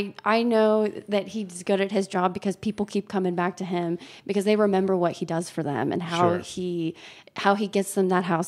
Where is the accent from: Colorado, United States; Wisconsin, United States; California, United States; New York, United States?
Colorado, United States; Greenwood Village; So I grew up in Greenwood Village. I went to Cherry Creek High School, did the whole Cherry Creek thing.